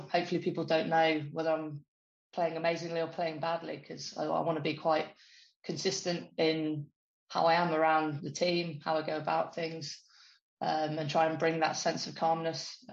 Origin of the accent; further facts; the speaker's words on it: South West England, United Kingdom; I grew up down in Devon.